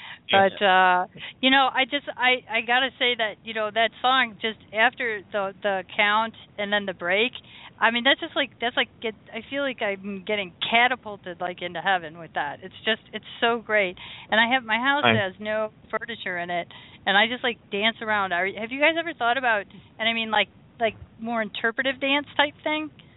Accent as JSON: {"language": "English", "town": "Chicago", "region": "Illinois", "country": "United States", "tie": "born or raised there", "said": "Oh, you went to Chicago. That's my hometown."}